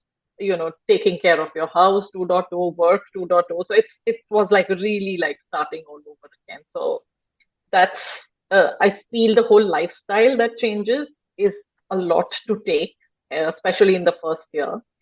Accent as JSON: {"language": "English", "country": "India", "tie": "born or raised there", "lives_now": "Basel, Switzerland", "said": "Yeah, yeah. Yeah, born and brought up in India."}